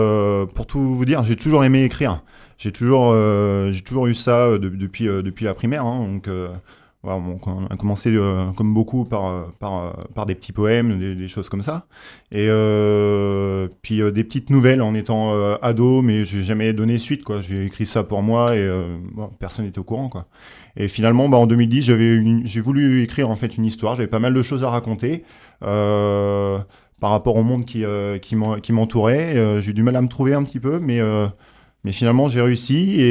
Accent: Rouen, Normandy, France; now in Eure, France; Je suis de Rouen, hein. Je suis né à Rouen. Ouais, j'habite dans l'Eure maintenant.

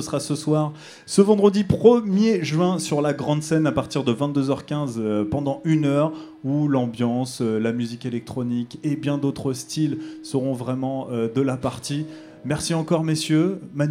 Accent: Rouen, Normandy, France; on est d'accord, on est de Rouen, ok, il n'y a pas de souci.

